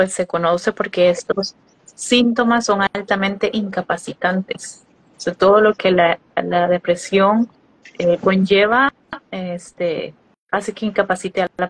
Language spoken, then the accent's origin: Spanish; Honduras; ella emigró de Perú y yo emigré de Honduras.